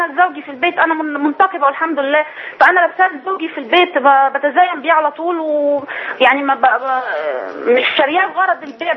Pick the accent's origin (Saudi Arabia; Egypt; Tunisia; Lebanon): Egypt; El Mahalla El Kubra, Gharbia; أنا من المحلة